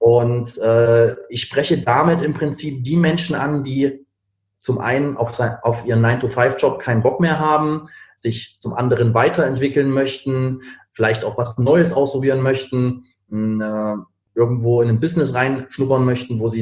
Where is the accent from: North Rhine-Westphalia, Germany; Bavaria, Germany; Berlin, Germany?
Berlin, Germany; Ich habe meinen Sitz in Berlin. Ich komme eigentlich aus Berlin. Jetzt gerade aktuell bin ich hier im schönen Wien